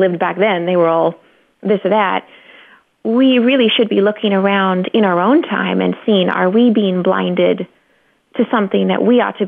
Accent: California, United States; I grew up in California, and even just a building made out of brick was kind of impressive.

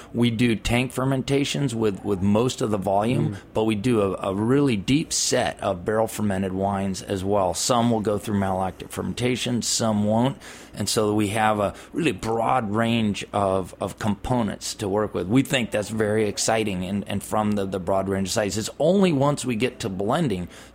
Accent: California, United States; I don't say that just because I'm from California.

